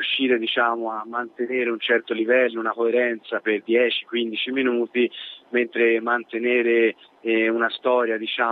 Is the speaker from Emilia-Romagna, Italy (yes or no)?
no; Florence, Tuscany, Italy; also born or lived in Bagno a Ripoli; now in Rome, Italy; Sì, sì, io sono fiorentino doc. Vabbè. Sono solo nato a Bagnaripoli, ma sono poi sempre a Firenze.